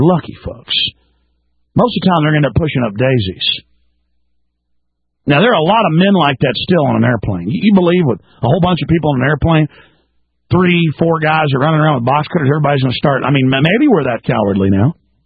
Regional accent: Dallas, Texas, United States; A lot of times I got in fights and people were just as crazy as I was growing up in Dallas.

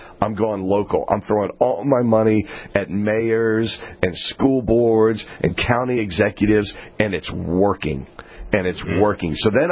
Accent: Maryland, United States; born there; I'm in Virginia. Maryland, I can't move back to. I love my state. I was born in Maryland, but it's gone.

